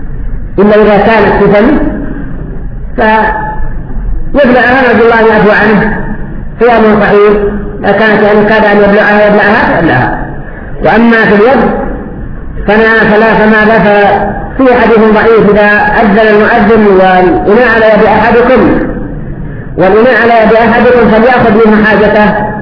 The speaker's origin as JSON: {"language": "Arabic", "country": "Yemen", "said": "عندنا في اليمن"}